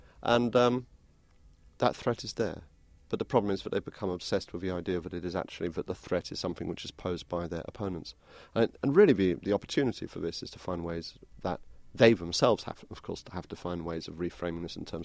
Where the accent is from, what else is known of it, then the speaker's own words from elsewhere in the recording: England, United Kingdom; it's a privilege of being an outsider, particularly of being English